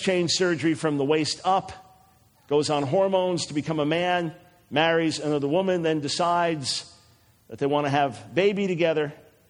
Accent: New York, United States; I say our watch, I'm a New Yorker and on the air on a regular basis every day in New York.

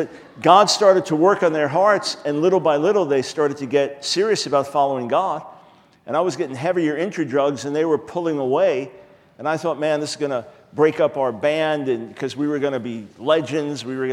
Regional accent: New York, United States; also born or lived in Pensacola; now in North Carolina, United States; Whenever I travel, if someone says, where are you from? I always say New York. I live in North Carolina, but from New York.

